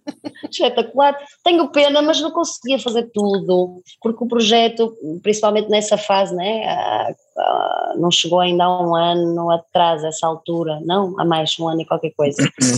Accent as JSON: {"language": "Portuguese", "region": "Norte", "country": "Portugal", "tie": "born or raised there", "said": "tive a sensação que voltei para a minha infância em Trás-os-Montes com os meus avós"}